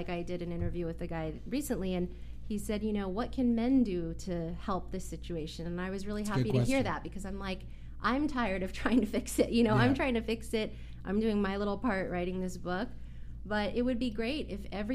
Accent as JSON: {"language": "English", "town": "Irvine", "region": "California", "country": "United States", "tie": "born or raised there", "said": "I grew up in Irvine, which is a very safe community known for its great schools."}